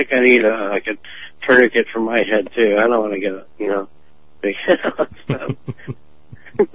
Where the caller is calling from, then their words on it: Erie, Pennsylvania, United States; So, to me, I'm from Erie, Pennsylvania.